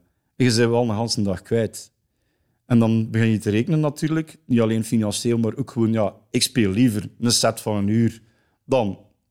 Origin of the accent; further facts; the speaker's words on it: Flanders, Belgium; Ik ben een Vlaming. Ik ben dan toch weer niet zo stipt als dat het hoort.